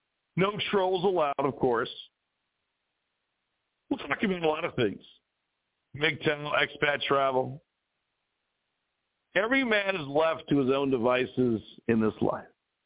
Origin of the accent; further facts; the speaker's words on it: California, United States; So I grew up in California mainly. Moved all over the country as an Air Force kid.